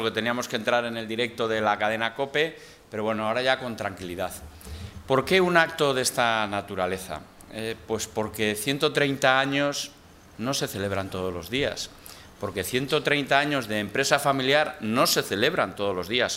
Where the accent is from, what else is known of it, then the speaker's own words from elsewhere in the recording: Castile and León, Spain; de Palencia, de nuestra tierra, de Castilla y León